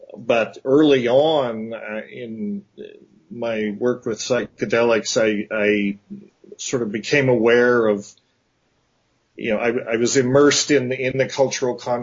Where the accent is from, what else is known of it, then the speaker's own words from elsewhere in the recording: Paonia, Colorado, United States; I grew up in a small town in Colorado called Paonia, Colorado, on the western slope, not too far from Aspen. Both my brother and I grew up there. I spent the first 17 years of my life there.